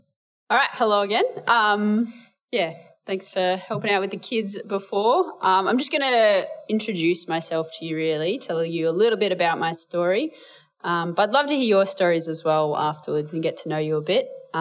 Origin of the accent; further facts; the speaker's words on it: Nairobi, Kenya; I grew up in Kenya. My folks were CMS missionaries as well, and we lived in Nairobi.